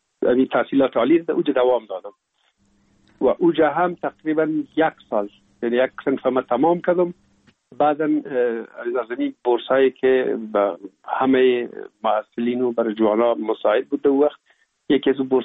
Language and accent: Persian; Kabul, Afghanistan; also born or lived in Pul-e Khumri; ما در شهر پلخمری به دنیا آمدیم، یعنی در ولایت بغلان شهر پلخمری، و تا یک سالگی ما هم در موش گذاشتندیم. بعد از او جاب کار بابیم حساب در کابل میکرد و انتقال کرد به اینجا.